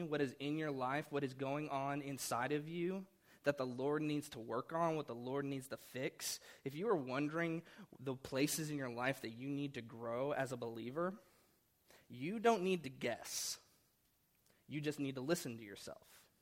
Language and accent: English; Oklahoma, United States; I grew up in Oklahoma for most of my life, and whenever I went to school there